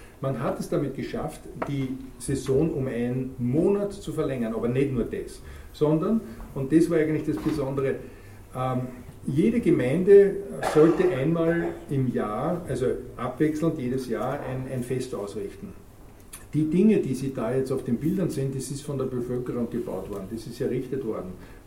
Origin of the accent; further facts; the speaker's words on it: Retz, Lower Austria, Austria; Na ja, so Niederösterreich. Ja, wo in Niederösterreich? Na, tschechische Grenze. Na ja, wo? Na ja, da ist aus Retz, der Gegend um.